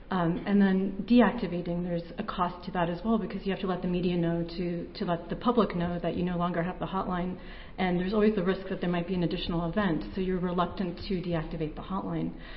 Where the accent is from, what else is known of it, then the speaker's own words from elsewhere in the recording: Illinois, United States; Good morning. I'm also from Illinois, but I'm not going to be talking about Legionnaires.